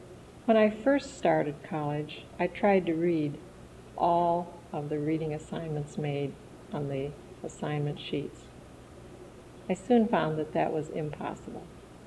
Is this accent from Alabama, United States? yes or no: no; Wisconsin, United States; Mostly we came from Wisconsin villages or rural areas, and we would eventually go back to work in those same areas.